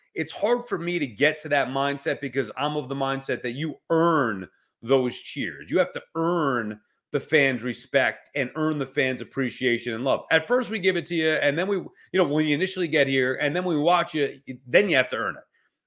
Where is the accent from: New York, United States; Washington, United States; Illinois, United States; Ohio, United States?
New York, United States; I wouldn't want the pity cheers, but that's me. I'm from New York.